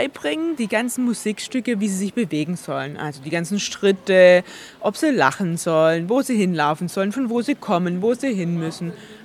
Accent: Baden-Württemberg, Germany; accent: Swabian; Also ich spreche zurzeit, also ich schwätze schon Schwäbisch, aber nicht so breit, wie ich als … Schwäbisch schwätze.

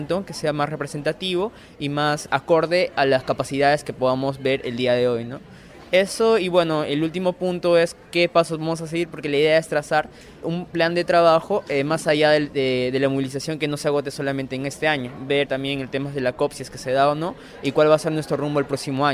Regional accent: Peru; Algo como peruanos.

